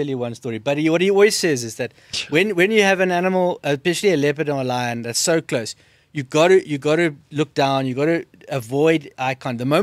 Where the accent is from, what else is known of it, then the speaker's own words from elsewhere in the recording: Plettenberg Bay, Western Cape, South Africa; on the beach in Plettenberg Bay, back in my hometown